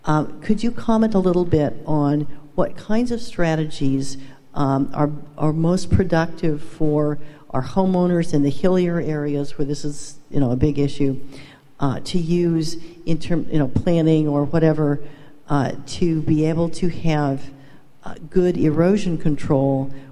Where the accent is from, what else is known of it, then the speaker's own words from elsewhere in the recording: Atascadero, California, United States; from Atascadero